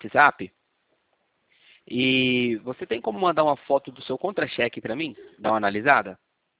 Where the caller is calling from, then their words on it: São José dos Campos, São Paulo, Brazil; Eu falo de São Paulo, de São José dos Campos.